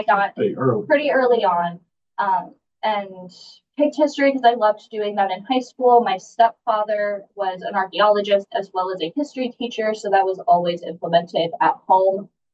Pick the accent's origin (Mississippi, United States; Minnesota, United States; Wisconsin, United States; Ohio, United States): Wisconsin, United States; Milwaukee; Yes, so I am from Milwaukee, Wisconsin. So I am a part, technically right now, I'm a part of the Headwaters delegation.